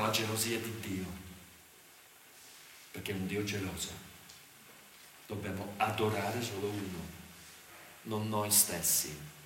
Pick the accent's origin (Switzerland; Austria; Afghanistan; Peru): Switzerland; sarà perché sono cresciuto in Svizzera